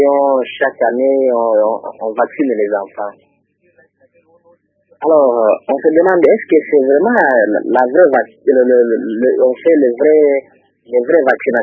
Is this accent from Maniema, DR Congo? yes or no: yes; Kindu, Maniema, DR Congo; Bon, oui, ça se fait aussi chez nous à Kindu.